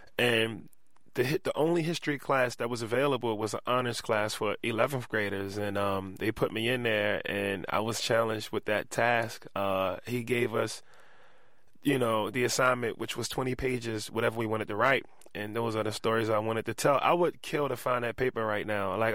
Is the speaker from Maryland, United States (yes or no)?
yes; Baltimore, Maryland, United States; Growing up in East Baltimore, it makes it pretty easy for me to get through the art world.